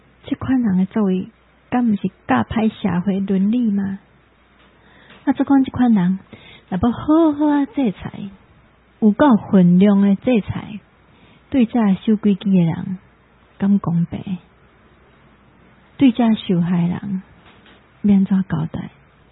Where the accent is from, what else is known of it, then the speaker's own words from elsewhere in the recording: Taiwan; 这危害到我们台湾人的健康呢